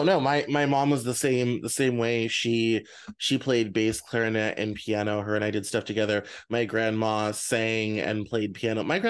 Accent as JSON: {"language": "English", "region": "Colorado", "country": "United States", "tie": "born or raised there", "said": "I grew up in Colorado, so those churches, especially around the Boulder area, are on every corner."}